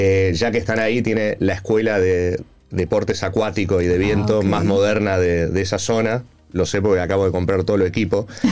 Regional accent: Argentina; yo soy argentino, o sea, no soy un suizo

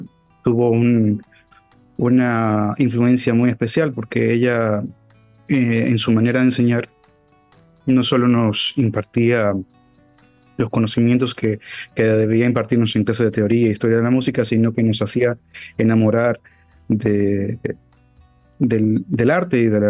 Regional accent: Dominican Republic; siendo dominicano, la mayor audiencia y el mayor público que tengo

